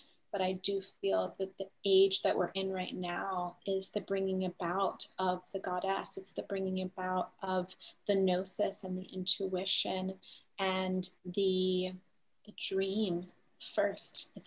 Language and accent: English; St. Thomas, U.S. Virgin Islands; I'm from the Virgin Islands, from the Caribbean, the Virgin Islands on the island of St. Thomas. And this is where my family goes back 6 generations here.